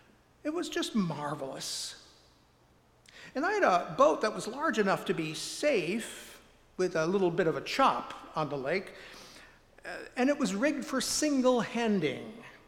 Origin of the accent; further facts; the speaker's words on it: New York, United States; also born or lived in Buffalo; you know that I hail from Western New York. I spent my childhood along the Erie Canal, it was called the Barge Canal then, and most of my adult life in and around the city of Buffalo.